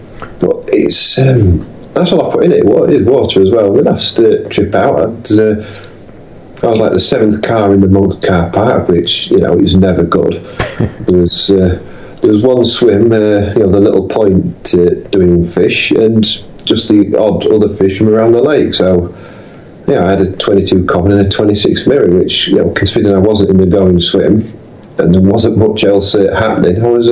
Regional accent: Yorkshire and the Humber, United Kingdom; As a Yorkshireman

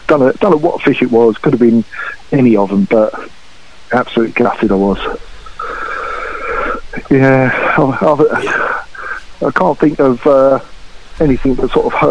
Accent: South East England, United Kingdom; You know, I was born and brought up in the Darent Valley

